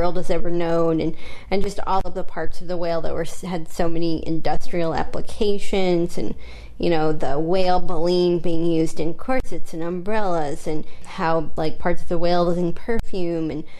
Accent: New York, United States; And I guess, you know, I'm a New Yorker

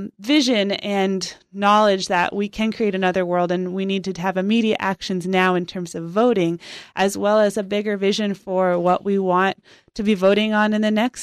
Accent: California, United States; So for me, I'm born and raised in Sonoma County, seen a lot of growth

